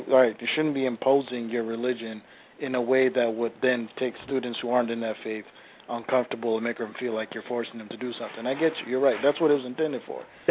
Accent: United States; because I'm an American, and we deal with this problem all the time.

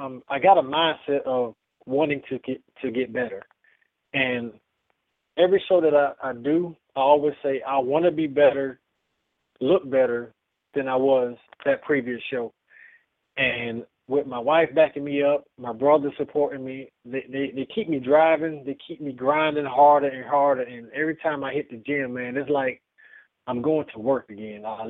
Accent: Georgia, United States; now in Chesapeake, United States; Right now I'm in Chesapeake, Virginia. I am originally from Georgia.

